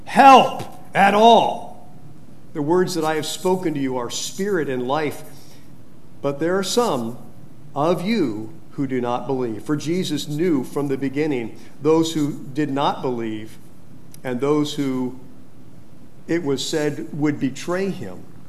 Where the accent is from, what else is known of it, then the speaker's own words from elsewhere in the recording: Fresno, California, United States; I didn't think of it as being real exciting when I was growing up in Fresno, California. It was kind of an agricultural area.